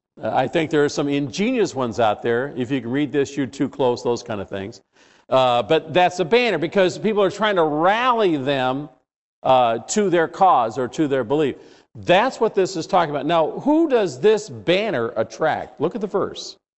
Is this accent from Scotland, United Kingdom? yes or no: yes; Scotland, United Kingdom; I'm not a Jew. I think I'm the farthest thing from a Jew because I'm Scottish.